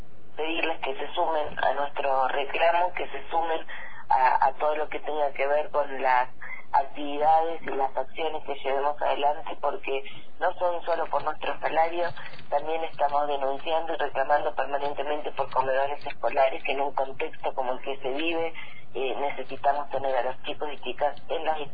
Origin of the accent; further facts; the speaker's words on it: Argentina; es una pelea que tenemos que dar como pueblo argentino